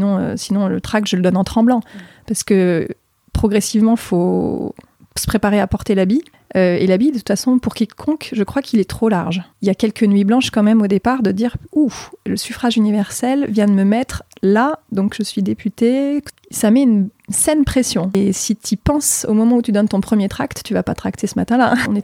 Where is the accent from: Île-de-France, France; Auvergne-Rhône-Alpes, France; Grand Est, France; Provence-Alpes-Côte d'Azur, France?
Auvergne-Rhône-Alpes, France; Je suis née en région grenobloise. Mes parents habitaient d'abord dans un immeuble à Échirolles, et puis ensuite, mais j'ai pas de souvenir de cette période-là, et puis j'ai vécu dans des petits villages en région grenobloise.